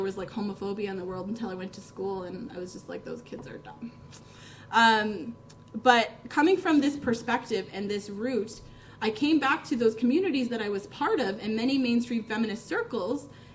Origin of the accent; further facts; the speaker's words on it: Ontario, Canada; I come from Ontario, where I feel like we're a lot more divided